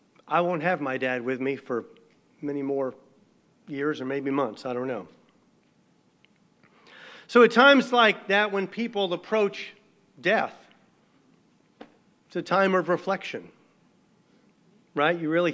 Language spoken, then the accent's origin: English; Texas, United States; why being a Texan was the best thing you could be.